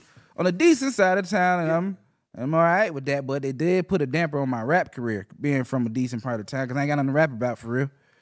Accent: Georgia, United States; born there; so I'm actually not from Atlanta, according to Amaretta. That is not Atlanta. I was born in Clayton County.

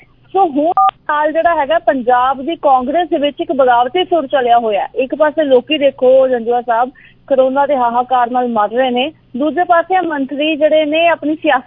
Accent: Amritsar, Punjab, India; ਦੇਖੋ ਮੈਂ ਅੰਮ੍ਰਿਤਸਰ ਤੋਂ ਹੀ ਹੈਗੀ ਹਾਂ, ਮੈਂ ਉੱਥੇ ਹੀ ਜੰਮੀ ਪਲੀ ਹਾਂ

